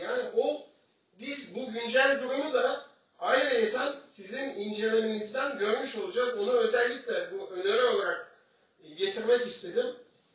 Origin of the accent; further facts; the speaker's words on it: Istanbul, Turkey; born there